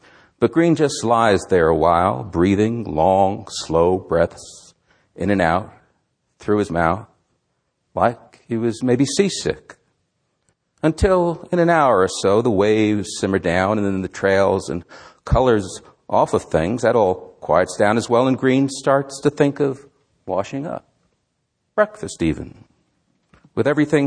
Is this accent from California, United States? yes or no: no; New Jersey, United States; I'm from North Jersey. Every once in a while you'll hear a vowel. I've done what I could to camouflage that most of my life.